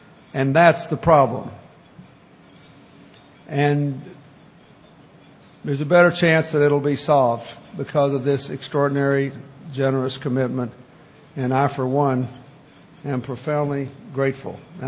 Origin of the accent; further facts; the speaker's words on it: Mississippi, United States; which have a great school in the Mississippi Delta in my home state